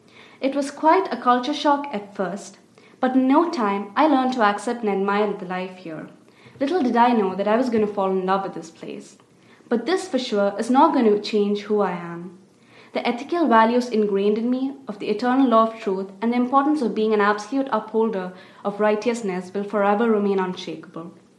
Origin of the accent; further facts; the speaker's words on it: India; accent: Indian; feared of being teased for my Indian accent.